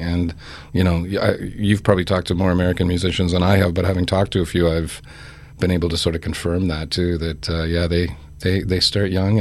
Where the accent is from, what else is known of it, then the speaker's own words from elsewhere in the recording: Burlington, Ontario, Canada; actually I grew up in Burlington, so I contacted